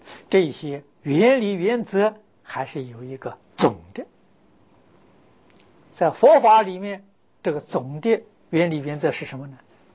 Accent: China; 我们中国人一般讲的合情、合理、合法。

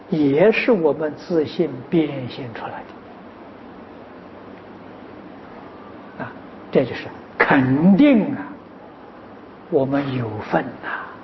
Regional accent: China; 旃檀，我们中国人讲檀香啊，

